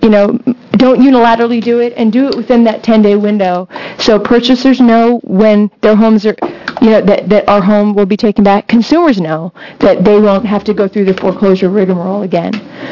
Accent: Eugene, Oregon, United States; I come from Eugene, Oregon. I'm an attorney down there.

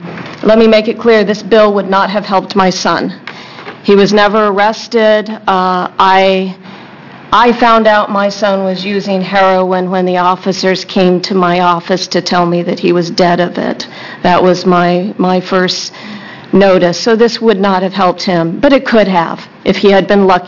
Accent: Oregon, United States; I'm from Josephine County.

